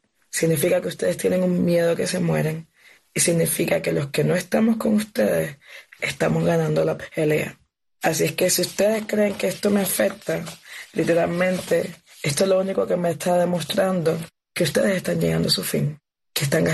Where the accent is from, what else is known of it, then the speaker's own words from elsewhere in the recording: Cuba; mi pueblo, el pueblo de Cuba